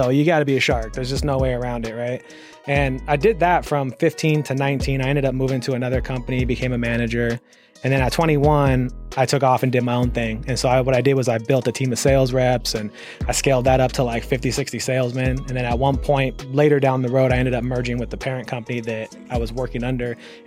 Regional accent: Ontario, Canada; I grew up in Ontario. And, you know, and I come from a really good family. We were just poor, right.

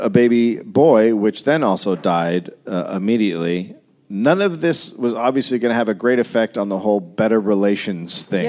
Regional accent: United States; And I'm from America

